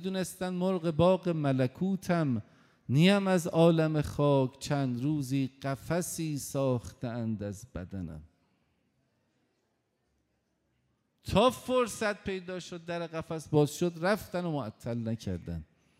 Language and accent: Persian; Tehran, Tehran Province, Iran; در شهر خودم تهران، تو محلمون یه جوونی بود